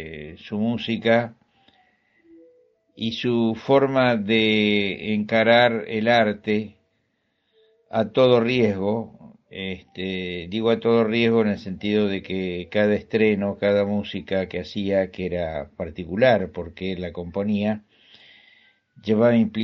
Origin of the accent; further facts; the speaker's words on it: Argentina; soy bandoneonista argentino y compositor.